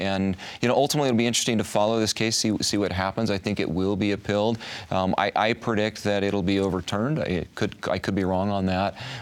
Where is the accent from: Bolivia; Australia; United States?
United States; Spanish Fork, Utah; I was at the racetrack in Ogden. I'm from Spanish Fork, and there was a young man there gathering signatures.